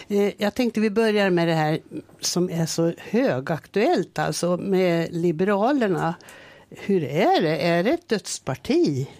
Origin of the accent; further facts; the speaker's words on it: Norrköping, Östergötland, Sweden; Jag åker ibland till Norrköping, det är min hemstad.